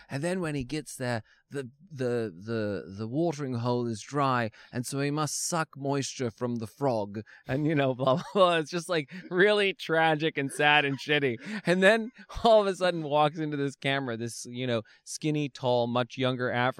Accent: England, United Kingdom; But when I was growing up in England, they had always the best ads on TV.

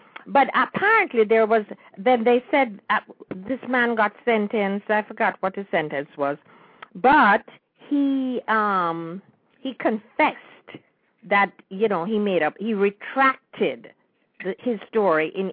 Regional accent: Kingston, Jamaica; You know, we are from the Kingston area are very familiar, not with the estate itself, but the Hope area.

